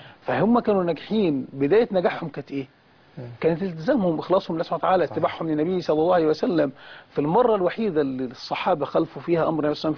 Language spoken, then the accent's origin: Arabic; Egypt; خصوصا عندنا في مصر